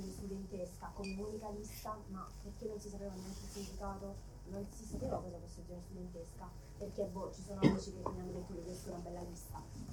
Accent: Lecce, Apulia, Italy; Io vengo da Lecce e sono fuori sede. Ho finito l'anno scorso le scuole superiori

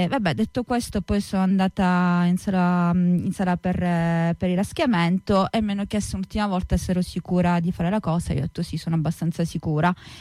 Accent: Sicily, Italy; Sono partita dalla Sicilia perché io sono siciliana.

